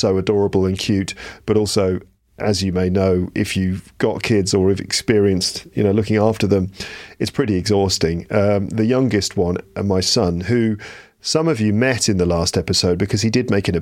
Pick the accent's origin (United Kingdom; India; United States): United Kingdom; England; now in Paris, France; I live in Paris in France. I'm from England.